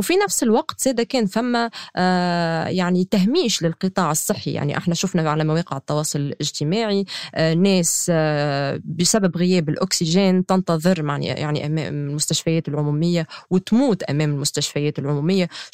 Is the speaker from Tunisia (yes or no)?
yes; Tunisia; قلت كتونسية وكصحفية